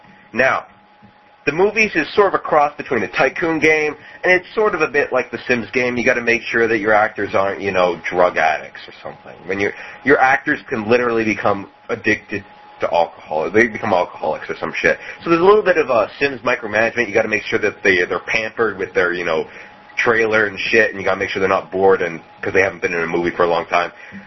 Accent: Canada; Well, I'm Canadian.

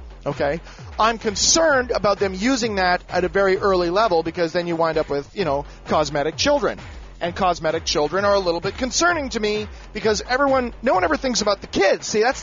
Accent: Canada; As a Canadian, the Patriot Act scares the shit out of me

